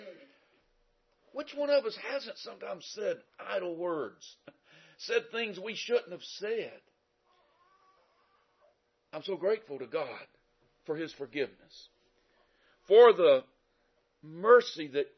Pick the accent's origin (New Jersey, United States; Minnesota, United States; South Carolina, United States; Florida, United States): Florida, United States; Oak Grove; now in Athens, United States; I guess you can say I am from Athens, Alabama. I live there now, but I'm from Oak Grove, Florida. It's just an Oak Grove on the other end of the state, but it's good to be back in my home state.